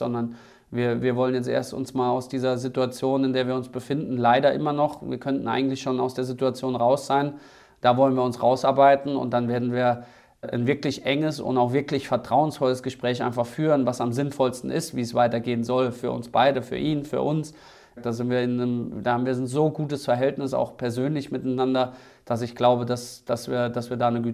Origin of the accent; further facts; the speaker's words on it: Saarland, Germany; dass ich es so sagen muss als Saarländer